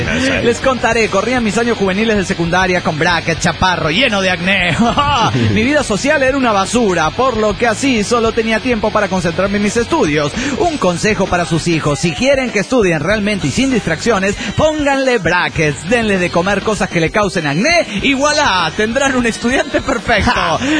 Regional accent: Quito, Pichincha, Ecuador; Soy el perroso de Quito, Ecuador

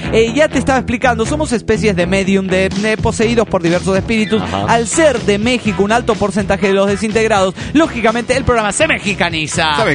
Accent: Colombia; now in Spain; bueno, yo soy de Colombia, pero vivo en España.

